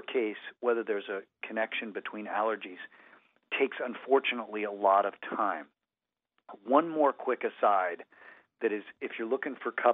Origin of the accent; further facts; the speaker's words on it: Colorado, United States; So I grew up in Colorado, and I had a friend named Jason